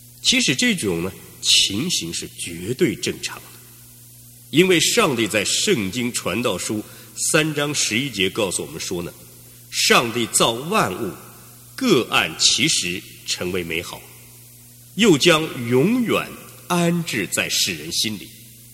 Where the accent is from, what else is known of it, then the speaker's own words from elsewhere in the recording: China; 我们中国人说呢，这是大逆不道，要遭天责。